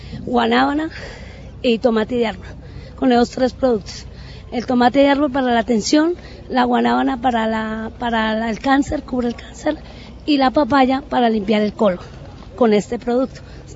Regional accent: Armero, Tolima, Colombia; soy de Armero, Guayabal, Tolima.

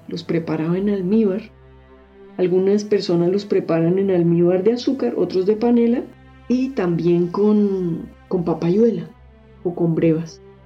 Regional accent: Bogotá, Colombia; En Bogotá, pues como yo soy de Bogotá, digamos que lo que más recuerdo yo es el ajiaco santafereño.

